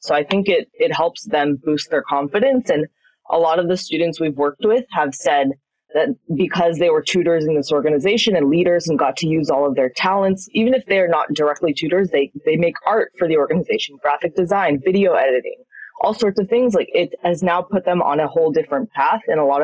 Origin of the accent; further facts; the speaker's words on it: Santa Barbara, California, United States; now in Durham, United States; I'm currently a freshman and I'm 19, but I'm originally from Santa Barbara, California, which is where I grew up and spent most of my time.